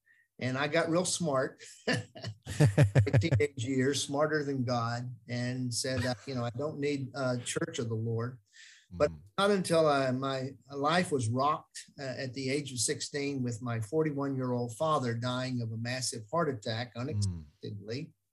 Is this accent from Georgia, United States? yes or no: no; South Carolina, United States; I grew up in South Carolina, which is sometimes called the Bible, the buckle on the Bible belt, which doesn't mean much.